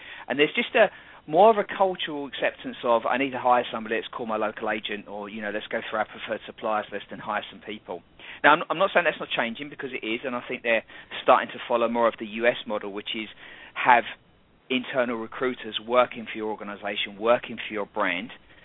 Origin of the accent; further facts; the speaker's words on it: United Kingdom; moved away as an adult; now in United States; as a British person coming out to the States